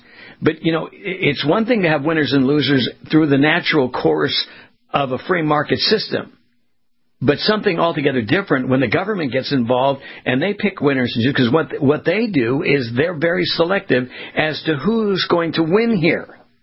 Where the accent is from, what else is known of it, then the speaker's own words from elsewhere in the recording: West Coast, United States; I grew up in the West Coast and near the beach and, you know, around lifeguards and that sort of thing.